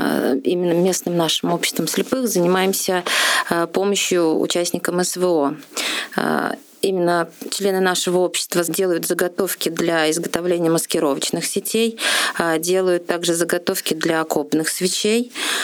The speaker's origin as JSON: {"language": "Russian", "town": "Ulyanovsk", "region": "Ulyanovsk Oblast", "country": "Russia", "tie": "born or raised there", "said": "Потому что мне этот город близок, это мой родной город, я здесь родилась, я здесь выучилась, вышла замуж, родила старшего ребенка и потом только переехала в Мурманскую область."}